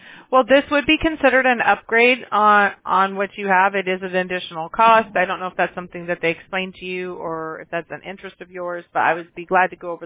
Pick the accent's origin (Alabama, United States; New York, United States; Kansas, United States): Alabama, United States; Mobile; born there; I was born in Mobile, Alabama, and all my family's from the South, so I understand. We got some woods back there, you know.